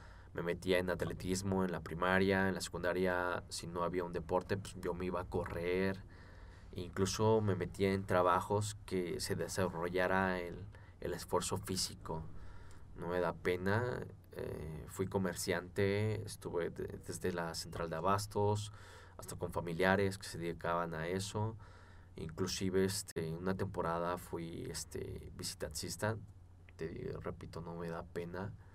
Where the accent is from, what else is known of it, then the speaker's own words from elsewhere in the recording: Mexico City, Mexico; yo soy de aquí, de la Ciudad de México. Y nací en una familia humilde, de escasos recursos.